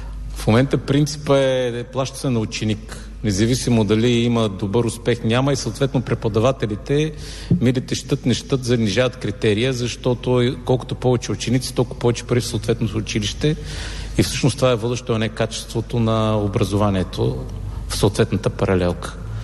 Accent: Yambol, Yambol Province, Bulgaria; Аз съм си от Ямбол.

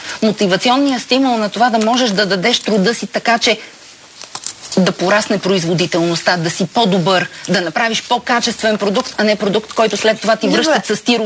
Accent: Pernik, Pernik Province, Bulgaria; Естествено, че съм от Перник

